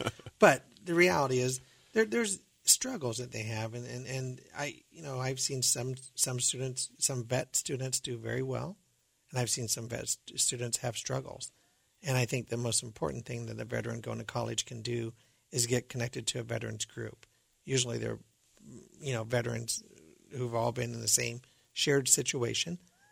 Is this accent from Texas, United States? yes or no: no; Manhattan, Kansas, United States; now in Columbia, United States; I am from Manhattan, Kansas, and in Manhattan, Kansas, we do have a strong network connection to help veterans who are struggling.